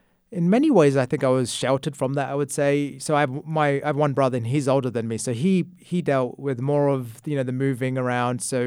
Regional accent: London, United Kingdom; You know, I loved growing up in London. I was born and raised there. And to be honest, I never wanted to leave London.

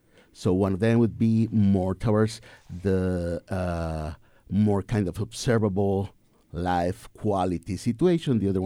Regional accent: Chihuahua, Mexico; I'm from Chihuahua, but I was studying there. I studied theology in Mexico City.

